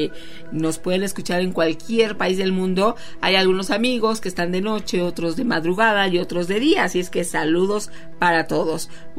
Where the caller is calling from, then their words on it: Uriangato, Guanajuato, Mexico; de Uriangato, Guanajuato.